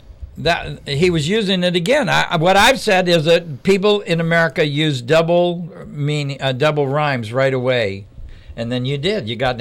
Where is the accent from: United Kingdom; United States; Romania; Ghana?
United Kingdom; England; No, we're English.